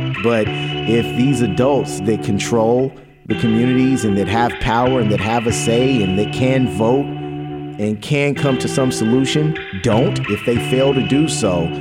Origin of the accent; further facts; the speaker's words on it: Oakland, California, United States; Growing up in Oakland, you know, during the crack epidemic, I've lost friends to prison and murder.